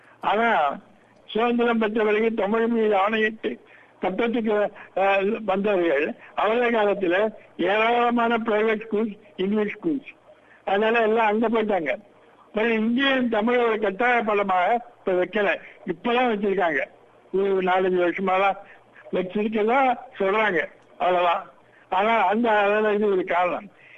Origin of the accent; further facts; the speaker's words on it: Tamil Nadu, India; India சேர்ந்தவன். India எனக்கு தெரிஞ்ச எந்த எந்த இடத்துல தெரியுங்கன்னார். தமிழ்நாடு என்னுடைய தாய்மொழி தமிழ்.